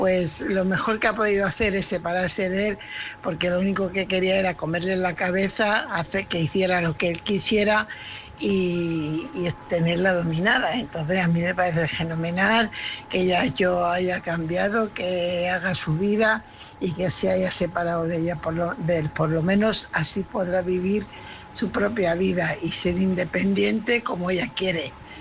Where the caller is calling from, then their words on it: Fuenlabrada, Community of Madrid, Spain; corresponsal de Fuenlabrada